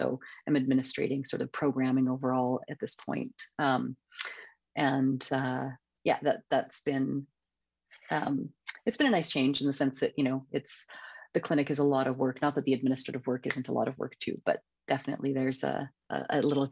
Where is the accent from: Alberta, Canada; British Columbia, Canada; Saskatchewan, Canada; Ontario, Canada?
Alberta, Canada; I am Métis and I'm from Alberta originally, but I've been living here on the unceded ancestral traditional territories of the Coast Salish people, specifically Musqueam, Squamish and Tsleil-Waututh Nations for about 18 years.